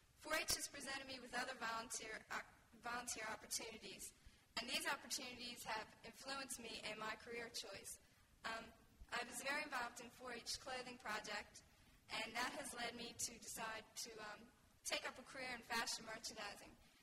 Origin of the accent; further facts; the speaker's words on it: Wilmington, Delaware, United States; I'm from Wilmington, Delaware, and I'm a member of the Hot Anders 4-H Club.